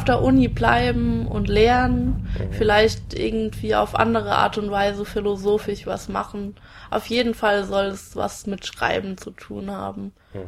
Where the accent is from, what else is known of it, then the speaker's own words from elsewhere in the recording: Ingelheim, Rhineland-Palatinate, Germany; also born or lived in Bingen; Wo ich herkomme, ich würde jetzt eigentlich mal sagen, ich komme aus Ingelheim. Auch wenn ich mein halbes Leben in Bingen verbracht habe, weil meine Eltern dorthin umgezogen sind, ist es dennoch so, dass meine ganze Familie in Ingelheim noch wohnt